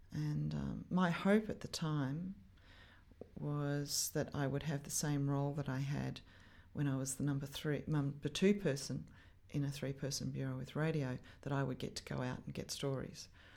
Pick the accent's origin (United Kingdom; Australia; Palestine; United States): Australia; Canberra, Australian Capital Territory; And because I was from Canberra, I was pretty forthright.